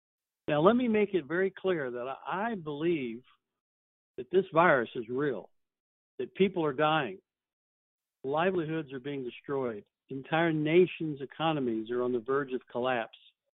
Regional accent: Louisville, Kentucky, United States; in my hometown of Louisville, Kentucky

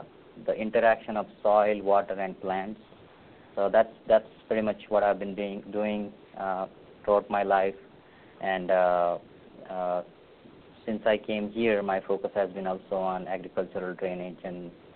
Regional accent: India; now in United States; So I'm from India. I did my undergraduate and master's in agricultural engineering from India

